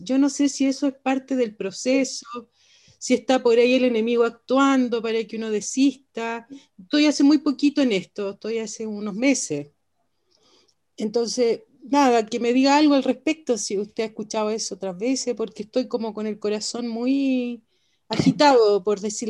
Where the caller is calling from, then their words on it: Chile; de Chile. Muchas gracias por incorporarme.